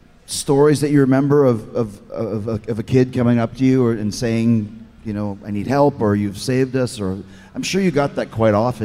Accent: Winnipeg, Manitoba, Canada; I grew up in Winnipeg, Canada, and they were playing it on the radio constant.

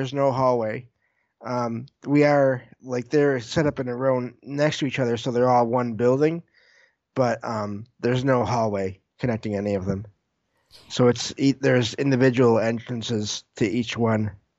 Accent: Michigan, United States; So I live in Michigan. I'm from Michigan, and I live in a small town. I believe it's north of Detroit.

